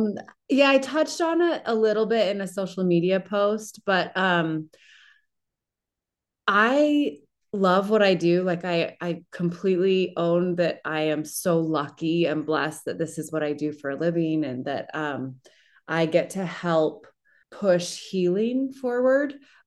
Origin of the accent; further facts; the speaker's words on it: Utah, United States; And I've always identified as the minority growing up in Utah